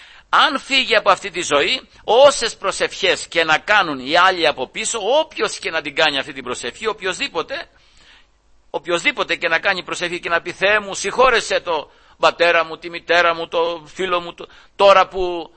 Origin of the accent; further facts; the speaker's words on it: Greece; born there; επειδή γεννηθήκαμε στην Ελλάδα, μας βαφτίσανε, μας μυρώσανε, στο Θεό μας παραδώσανε